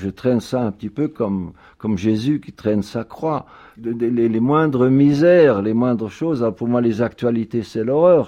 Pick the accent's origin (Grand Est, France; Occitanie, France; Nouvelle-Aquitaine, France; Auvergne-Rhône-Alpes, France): Grand Est, France; peut-être du fait que je sois alsacien, que je sois minoritaire